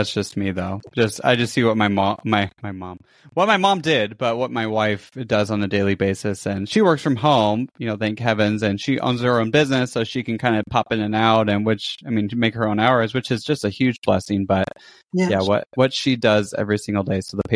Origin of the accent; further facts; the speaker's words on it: Ireland; I was half kidding, but I am Irish. So I'm very interested in learning about the history of the Catholic Church in Ireland.